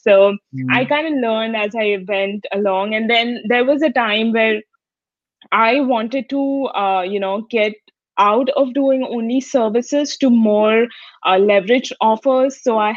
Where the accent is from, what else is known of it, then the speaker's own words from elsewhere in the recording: India; moved away as an adult; now in United States; So it's a long story, but the short version is I moved to the US from India in 2015. So 5 years back for my second master's in sports management.